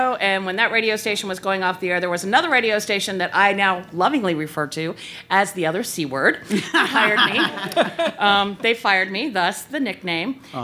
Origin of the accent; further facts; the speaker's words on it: Cincinnati, Ohio, United States; No, I'm from Cincinnati.